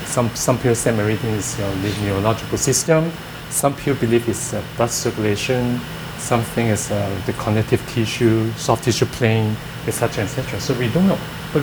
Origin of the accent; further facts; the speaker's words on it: Hong Kong; English is a second language; now in Canada; And I'm an immigrant from Hong Kong. I came to this country in 1991. So 27 years, my English is still not good.